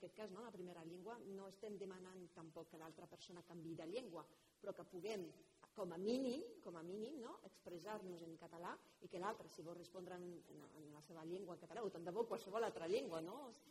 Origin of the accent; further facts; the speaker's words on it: Sabadell, Catalonia, Spain; also born or lived in Barcelona; I gairebé jo, clar, venim de Sabadell, jo deia, uf, i que és que no es parla, no sentia jo el català a Barcelona